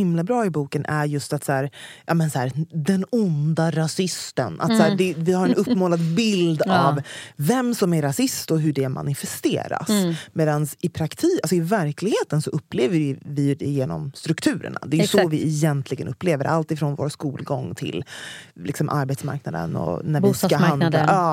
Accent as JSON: {"language": "Swedish", "country": "United Kingdom", "accent": "British", "said": "jag har den mest brittiska dialekten"}